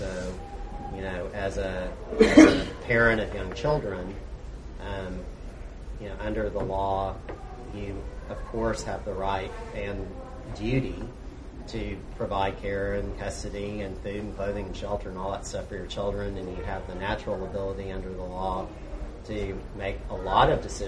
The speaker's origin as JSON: {"language": "English", "town": "Houston", "region": "Texas", "country": "United States", "tie": "born or raised there", "said": "So, I grew up here in Houston"}